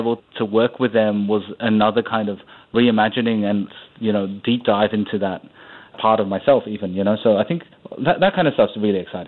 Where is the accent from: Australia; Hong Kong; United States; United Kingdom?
Australia; also born or lived in Southeast Asia; So I think, you know, growing up in Australia, you kind of pigeonholed into, you know, something that you are. And I think growing up, it was Australian Chinese.